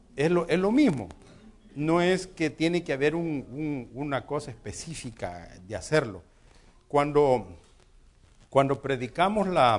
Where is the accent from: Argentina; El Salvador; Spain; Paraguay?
El Salvador; born there; yo soy boliviano. Soy camba porque los cambas nacen donde quieren y yo nací en El Salvador.